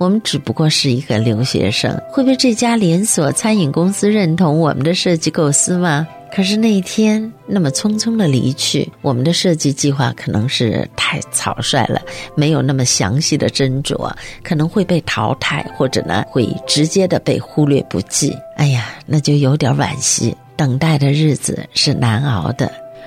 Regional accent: Shanghai, China; moved away as an adult; now in United States; 我来自于上海，1989年底来美国读书，从创业到返回中国到再次返回美国

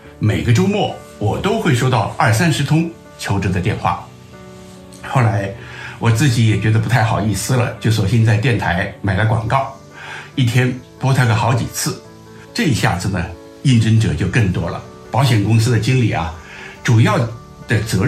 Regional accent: Shanghai, China; moved away as an adult; also born or lived in Northern California; now in Los Angeles, United States; 30多年以前呢，我来自中国大陆的上海

